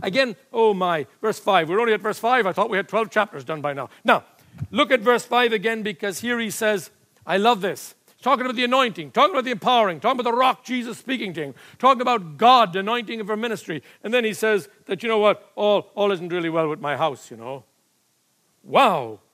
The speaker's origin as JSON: {"language": "English", "country": "Ireland", "said": "I suppose being Irish has something to do with it"}